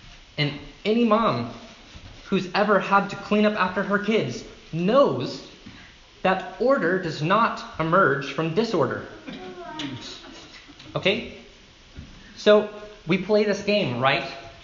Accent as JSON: {"language": "English", "region": "Southern United States", "country": "United States", "accent": "Southern", "said": "In case my southern accent betrayed me, your thanking, as in Thanksgiving, reveals your thinking"}